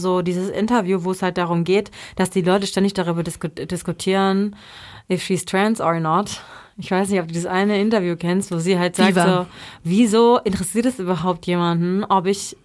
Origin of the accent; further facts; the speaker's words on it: Baden-Württemberg, Germany; Obwohl ich da 18 Kilometer von aufgewachsen bin.